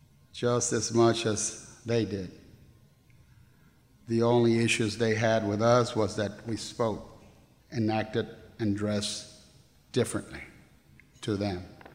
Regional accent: Texas, United States; As a young Mexican Latino kid growing up in South Texas in the 40s and 50s, with four other siblings and me being the oldest, life in our strong barrio culture was a life of gangster survival.

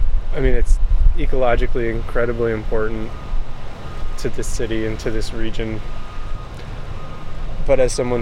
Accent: New Mexico, United States; We're mestizo and we're from New Mexico. You know, we're descendants of Spanish conquistadors who moved into what is now northern New Mexico.

